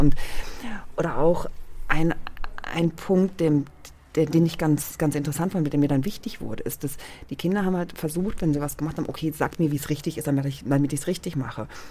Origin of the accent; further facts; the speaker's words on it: Germany; Eine unfassbare Dankbarkeit allem gegenüber, meinem Leben gegenüber, wo ich groß geworden bin. Die Dankbarkeit, ne, dass ich, wie unfassbar privilegiert wir hier groß werden. Und zwar jeder in Deutschland.